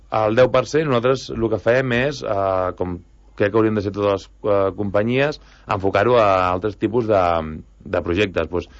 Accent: Canet, Catalonia, Spain; jo soc de Canet

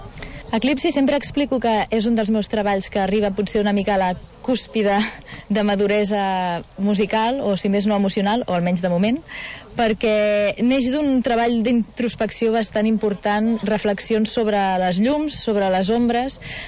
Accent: Tarragona, Catalonia, Spain; jo vinc de Tarragona i per mi és començar a expandir-me una mica a nivell territorial

